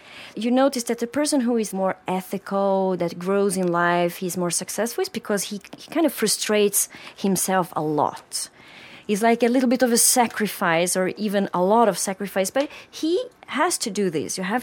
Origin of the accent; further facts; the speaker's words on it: Sweden; English is a second language; now in Brazil; I was thinking also because I'm from Sweden, right? And in Sweden now, I've been 9 years in Brazil.